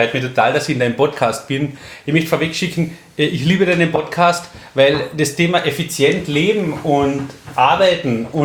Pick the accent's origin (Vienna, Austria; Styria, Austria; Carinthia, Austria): Carinthia, Austria; Köstenberg; Ich bin 39 Jahre alt, gebürtiger Kärntner, komme aus Köstenberg, wenn das wer kennt, wunderschöne Gegend, die Kärnten.